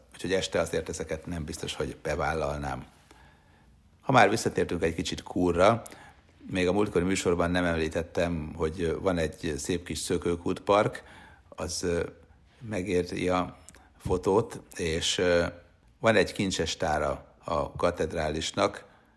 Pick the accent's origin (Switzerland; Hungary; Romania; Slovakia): Switzerland; Chur, Graubünden; Bár nekem még mindig Kúr, meg a Kalandahegy a nagy kedvencem, hát végül is itt töltöttem a gyerekkoromat